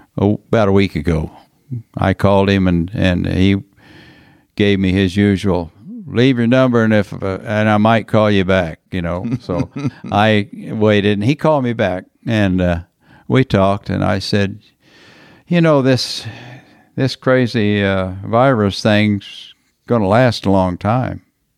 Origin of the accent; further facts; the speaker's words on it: Texas, United States; I think being a Texan, I think probably being in Las Vegas in November for the rodeo finals.